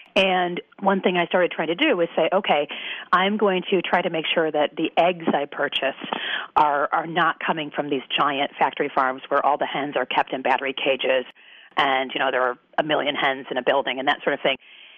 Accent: Michigan, United States; being a Midwesterner myself, I'm originally from Michigan. You know, I'm back there quite often.

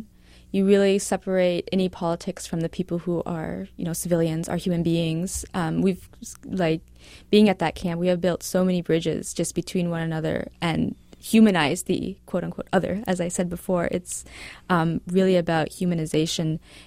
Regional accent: United States; As growing up in America as a Palestinian American, I hadn't, I guess, been really exposed to Judaism or really any of that.

